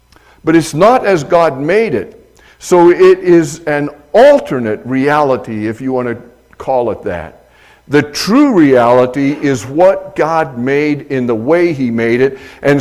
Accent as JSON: {"language": "English", "town": "Leadville", "region": "Colorado", "country": "United States", "tie": "born or raised there", "said": "Now, being born and raised in Leadville, mining is not a strange thing."}